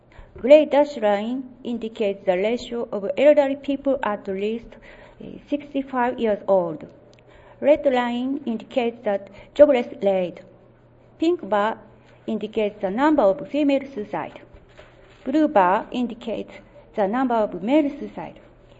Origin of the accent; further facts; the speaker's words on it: Japan; English is a second language; I'm from Japan. I'm a very poor English speaker, so help me.